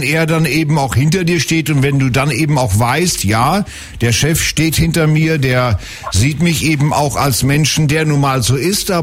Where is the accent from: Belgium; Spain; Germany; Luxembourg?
Germany; Emsbüren, Lower Saxony; Ich bin bei Lingen nämlich groß geworden, das gehört auch zum Emsland in Emsbüren.